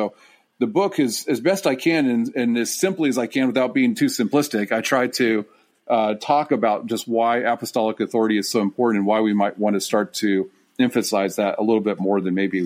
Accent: United States; Even though we're both American citizens, and I could say, well, you know, I'm actually just as qualified as this guy here. There's no difference between us. We're both Americans

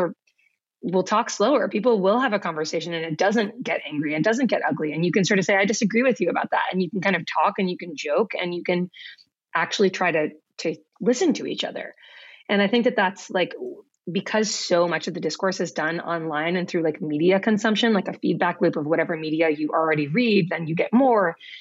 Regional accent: Massachusetts, United States; how different it is being from Massachusetts and growing up in Massachusetts and always sort of being surrounded by people who vote the exact same way.

